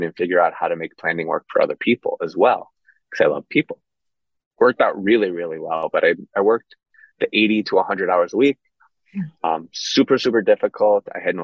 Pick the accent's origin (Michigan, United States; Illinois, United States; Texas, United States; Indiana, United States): Illinois, United States; Chicago; also born or lived in West Virginia; I went to a super, super small school in West Virginia. I'm from Chicago. So I wanted to get away from home.